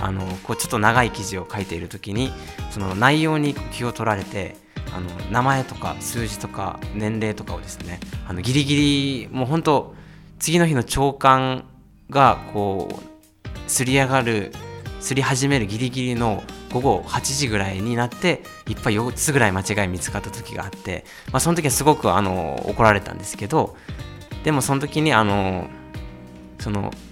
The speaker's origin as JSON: {"language": "Japanese", "region": "Kumamoto", "country": "Japan", "said": "まあ私は熊本市内の出身なんですけど"}